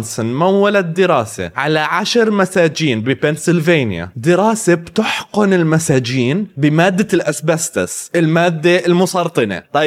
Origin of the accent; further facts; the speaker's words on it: Syria; أنا سوري، أنا انحط علي كثير وأنا صغير